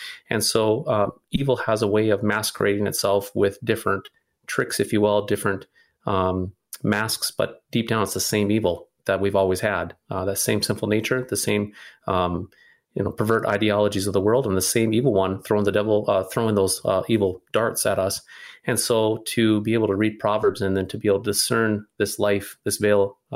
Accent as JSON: {"language": "English", "region": "North Dakota", "country": "United States", "said": "And I'm from North Dakota here. We have a lot of dairy farmers and ranchers and so forth."}